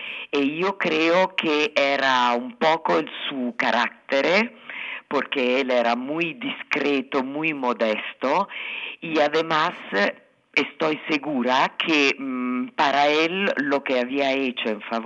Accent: Rome, Italy; Spanish is a second language; yo soy italiana y vivo en Roma, porque mi madre se casó con un italiano, pero yo cada año venía con mi madre aquí en Madrid para ver los abuelos.

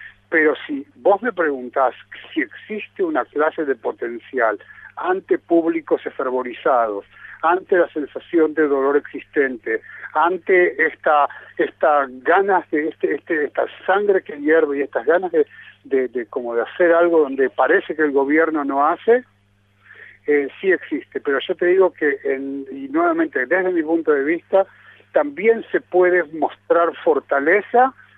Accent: Southern District, Israel; Yo vengo del Negev, vivo a 11 kilómetros de la franja de Gaza

